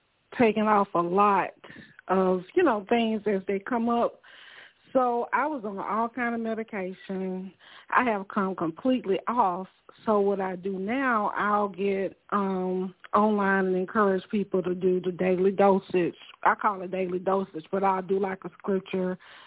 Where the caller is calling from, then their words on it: Georgia, United States; accent: Southern; So I'm in Georgia.